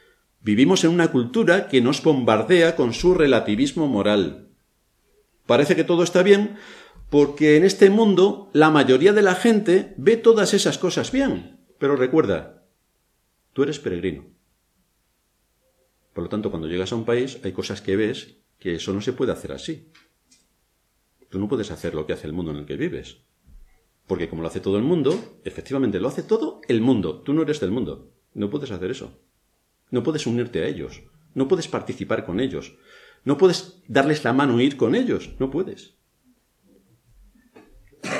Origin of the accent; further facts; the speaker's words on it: Spain; Igual que mi conducta puede demostrar que soy español